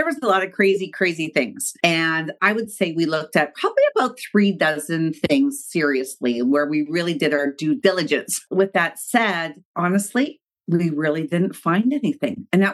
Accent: Canada; I'm Canadian

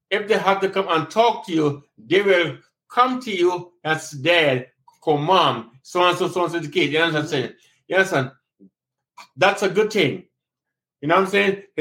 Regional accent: Trinidad & Tobago; I'm from Trinidad and Tobago, a Caribbean country.

